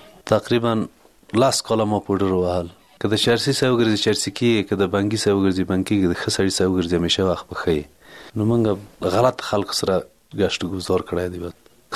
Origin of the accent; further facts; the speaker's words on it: Ghorband, Parwan, Afghanistan; د پروان د ولایت یم، د غوربند ولسوالۍ